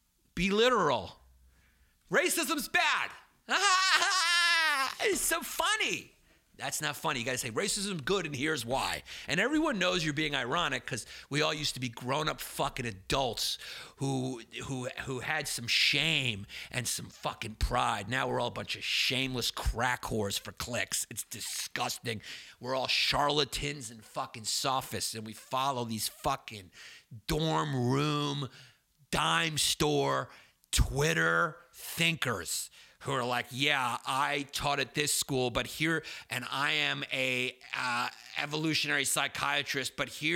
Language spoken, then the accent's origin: English; Brooklyn, New York, United States; I'm from Brooklyn, New York. We grew up, you know, I dated girls named Camille, you know, and Larice.